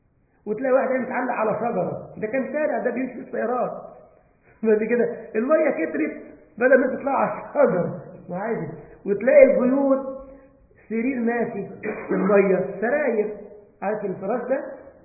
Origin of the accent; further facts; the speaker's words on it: Egypt; البعض عندنا في مصر يقول لك بالدرجه ده قصر ديل.